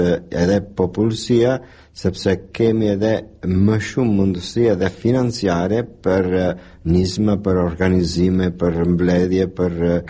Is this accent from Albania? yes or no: no; Italy; Unë me të vërtet jam një arbëresh